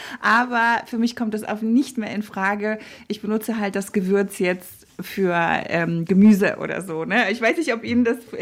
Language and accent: German; Morocco; German is a second language; ich komme aus Marokko